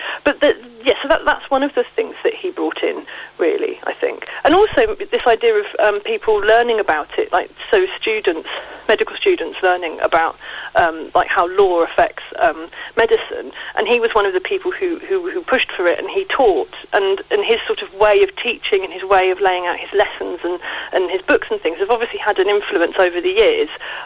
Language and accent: English; East of England, United Kingdom; the village that was opposite the one I grew up in Essex.